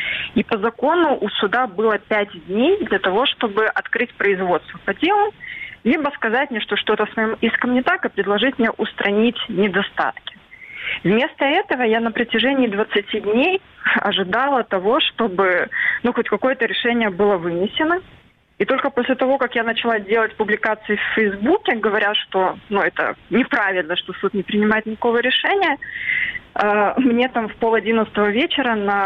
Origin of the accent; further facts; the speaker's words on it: Crimea, Ukraine; now in Odesa, Ukraine; я еще и крымчанка, которая сейчас живет в Одессе.